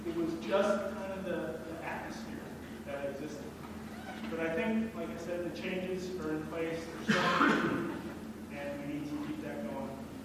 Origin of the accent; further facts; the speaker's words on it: East Coast, United States; I'm from the East Coast. I lived out here in mid-80s. Met my wife 30 years ago. We're still here.